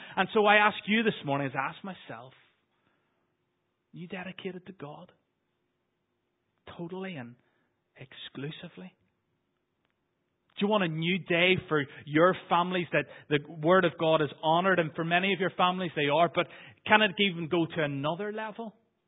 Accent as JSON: {"language": "English", "region": "Northern Ireland", "country": "United Kingdom", "tie": "born or raised there", "said": "the first 15 years that I grew up in Northern Ireland was a difficult place to live"}